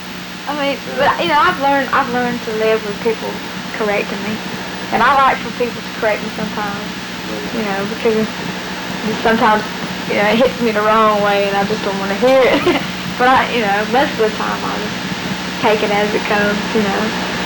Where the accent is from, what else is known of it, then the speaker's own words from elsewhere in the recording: the South, United States; accent: Southern; My southern accent is here. I can't help that. But I'm used to being corrected about it.